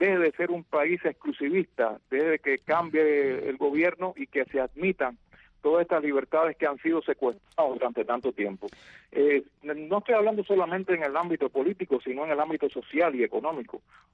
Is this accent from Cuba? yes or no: yes; Cuba; moved away; salí de Cuba con la condición de que me iban a dejar regresar, como nos dieron la oportunidad a los que determinamos quedarnos aquí.